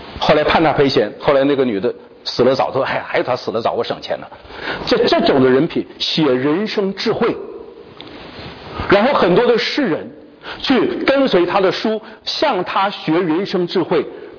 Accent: China; 我们中国人叫做扬州出美女啊

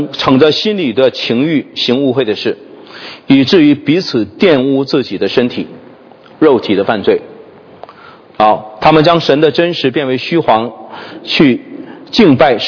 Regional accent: China; 我们中国人说举头三尺有神灵哈

